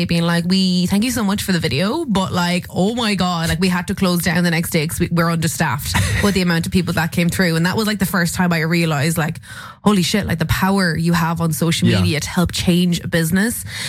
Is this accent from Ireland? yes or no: yes; Munster, Ireland; I'm from Tipperary, so like there's not a food scene around there.